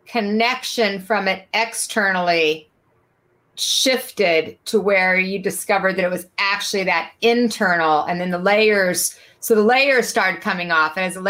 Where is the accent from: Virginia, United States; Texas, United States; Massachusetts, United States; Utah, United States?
Utah, United States; Salt Lake City; I grew up in Salt Lake City, Utah. I was surrounded by strong traditional religion, and I wasn't that religion, but it was everywhere.